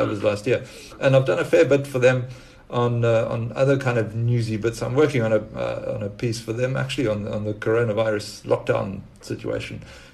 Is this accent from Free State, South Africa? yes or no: no; East London, Eastern Cape, South Africa; I'm from East London, South Africa, where there still is, as far as I know, just the one newspaper